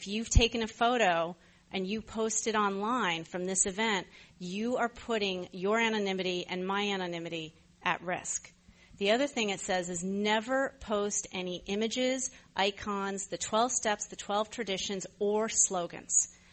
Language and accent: English; New York City, New York, United States; We grew up in New York City.